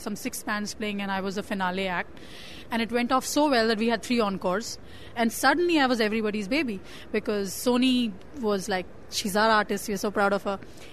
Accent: India; I'm an artist from India.

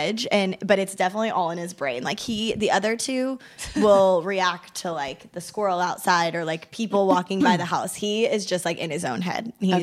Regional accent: Kansas City, Missouri, United States; I'm from Kansas City, so the Kansas City Chiefs was like, Chief, perfect.

